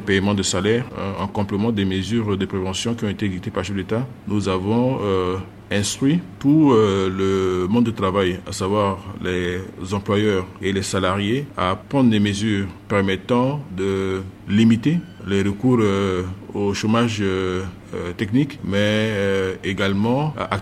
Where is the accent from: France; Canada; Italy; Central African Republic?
Central African Republic; chez nous, en République centrafricaine